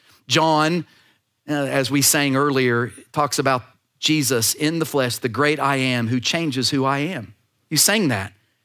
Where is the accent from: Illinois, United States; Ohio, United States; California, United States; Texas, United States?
Texas, United States; Austin; now in Beaumont, United States; I'm from Austin, Texas. 16 years ago, I'd never even heard of a king cake. I moved to Beaumont, Texas